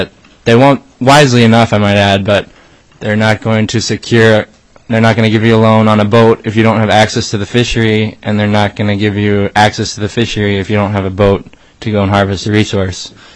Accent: Alaska, United States; Myself, I'm a third-generation troller. I grew up here in Southeast and probably spent 15 of 24 summers that I've been alive out fishing on the boat with my dad.

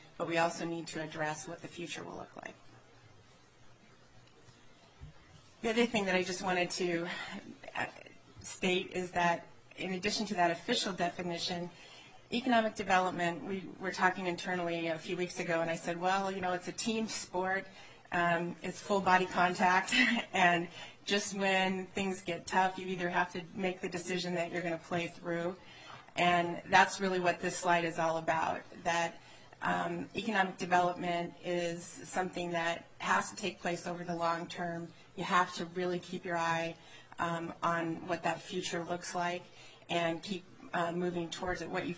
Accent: Anchorage, Alaska, United States; I'm a lifelong Alaskan. I was born in Anchorage and have worked most of my career in community and economic development, primarily focused in rural Alaska

